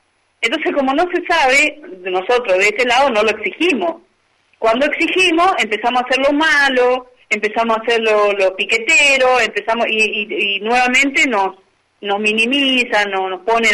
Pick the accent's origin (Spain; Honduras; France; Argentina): Argentina; nuestra Constitución dice que nosotros como argentinos, como ciudadanos, como vecinos